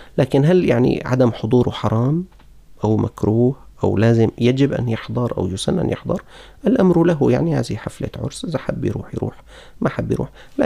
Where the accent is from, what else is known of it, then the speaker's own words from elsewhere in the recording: Levant, Syria; يعني كما يقال عندنا في الشام أنه لها مقدم ومؤخر